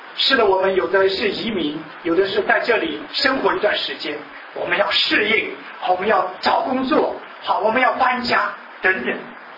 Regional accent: Xi'an, Shaanxi, China; 我是从西安过来的，在西安，如果大家去过的或者是知道的，是一个古城，很有名的其中一个古迹就是大雁塔。

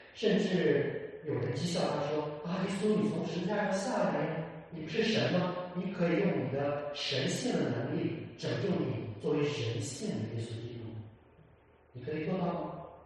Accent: Shandong, China; 因为我小时候在山东的农村长大啊，然后在农村长大的时候，小时候跟着我们80后跟着爸爸妈妈去干农活

